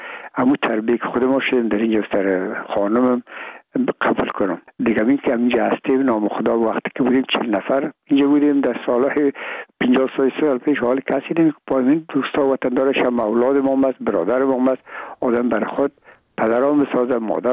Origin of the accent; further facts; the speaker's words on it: Afghanistan; ما افغان هستیم